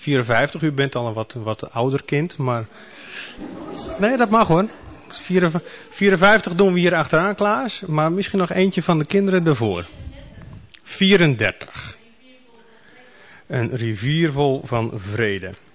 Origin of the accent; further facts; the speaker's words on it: Urk, Flevoland, Netherlands; ik kom uit Urk, geboren en getogen.